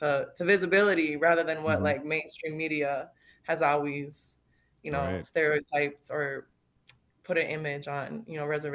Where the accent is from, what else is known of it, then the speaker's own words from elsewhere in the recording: St. Michael, Minnesota, United States; now in Minneapolis, United States; So I'm from St. Michael, Minnesota. And then I grew up there. That's where most of my mom's side is from. And I moved to Minneapolis after high school.